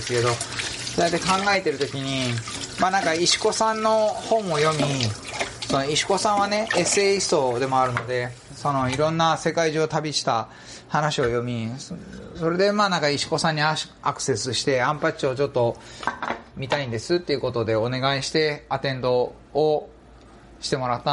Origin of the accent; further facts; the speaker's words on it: Toyohashi, Aichi, Japan; now in Kyoto, Japan; 私もともと愛知県の豊橋出身ということもあって